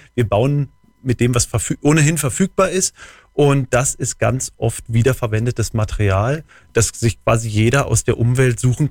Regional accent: Berlin, Germany; now in Allgäu, Germany; Hergezogen in die schönste aller Regionen und komme eigentlich aus Berlin.

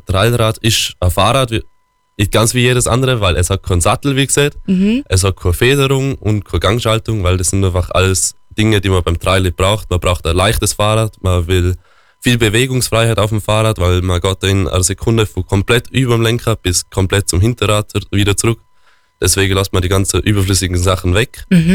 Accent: Vils, Tyrol, Austria; Genau, also ich komme von Vils aus der Bergen. Als Kind war ich viel am Skifahren.

